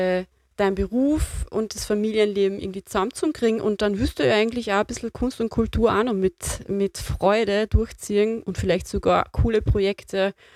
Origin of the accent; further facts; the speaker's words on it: Lower Austria, Austria; Und ich weiß, ich habe meine Kindheit auch im Waldviertel verbracht. Ich komme auch aus einer ländlichen Gegend, bin eine typische Wirtshaustochter und bin auch noch die Erstgeborene.